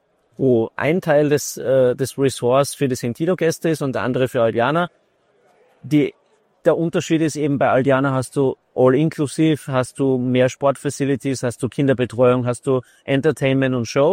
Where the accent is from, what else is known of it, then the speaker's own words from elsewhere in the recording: Austria; Als Österreicher sage ich jetzt pauschal, wir im Dachraum